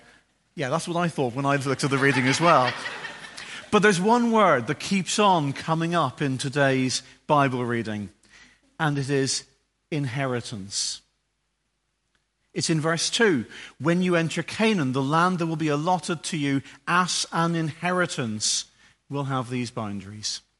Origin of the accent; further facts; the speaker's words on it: Northern Ireland, United Kingdom; growing up in Northern Ireland, most of our relatives lived within 45 minutes' drive of our house.